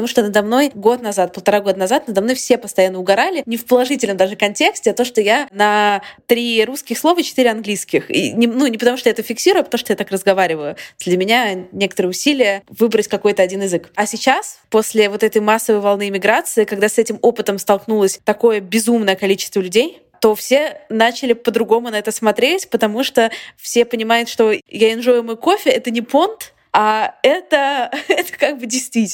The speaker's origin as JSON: {"language": "Russian", "country": "Russia", "tie": "born or raised there", "first_language": "Russian", "moved": "yes", "said": "Я родилась в России, но я 10 лет в России не живу. И выросла я в России, и русский мой родной язык, единственный родной язык."}